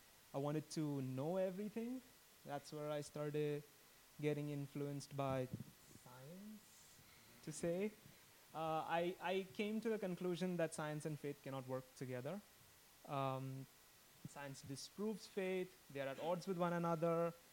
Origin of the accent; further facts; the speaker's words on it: Mumbai, Maharashtra, India; I'm originally from Mumbai, India. I was born in a Roman Catholic family, raised in faith. Been the only kid